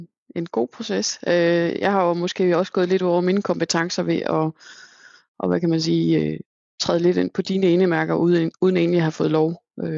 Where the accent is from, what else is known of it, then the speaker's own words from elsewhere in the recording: Copenhagen, Capital Region of Denmark, Denmark; moved away as an adult; Jo, jeg er selv københavner, eller hed husianer egentlig, af oprindelse, men fandt en mand, der boede i Sønderjylland, der ikke ville flytte til Sjælland. Så måtte jeg jo flytte, og det gjorde jeg.